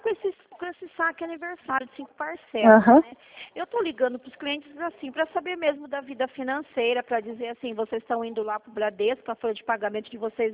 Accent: Sorocaba, São Paulo, Brazil; aqui eu sou de Sorocaba

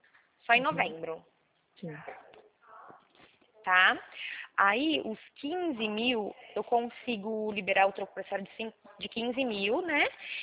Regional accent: Tambaú, São Paulo, Brazil; Eu sou de Tambaú, mas eu fico no escritório de Porto Ferreira.

